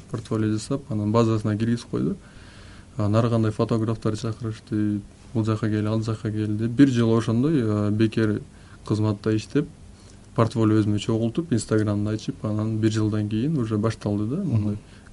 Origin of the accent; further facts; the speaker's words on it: Belovodskoye, Chuy Region, Kyrgyzstan; moved away as an adult; also born or lived in Chong-Too, Batken; now in Russia; Мен өзү Баткен шаарында Чоң Тоо деген айылда төрөлгөм. Анан 2006-жылы могу Беловский деген айылга көчүп келип, анан ошол жерде окуп, орус тилин үйрөнүп 20 жашка чыкканда анан Москвага сапар тарттым.